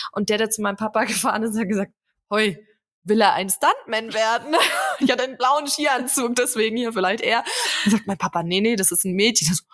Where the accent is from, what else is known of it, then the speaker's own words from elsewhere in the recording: Bavaria, Germany; born there; ich komme gebürtig aus dem Allgäu. Das heißt, Schnee ist mir jetzt auch nicht ganz fremd.